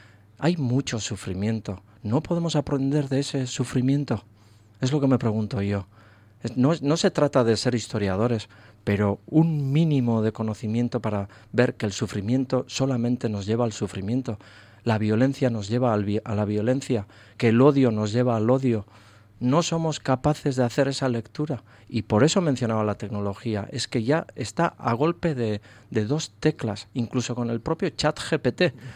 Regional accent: Basque Country, Spain; Yo solamente me siento vasco y nada más que vasco

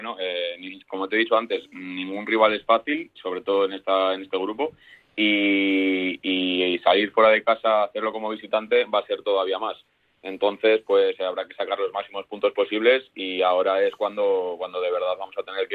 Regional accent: Zaragoza, Aragon, Spain; es también el fútbol aragonés, que de donde soy yo, de Zaragoza.

